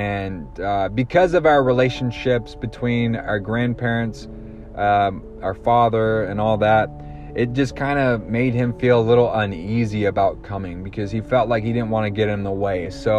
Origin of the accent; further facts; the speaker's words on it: Georgia, United States; You know, we grew up in Georgia. He was working all the time. And, you know, we were kind of poor at that time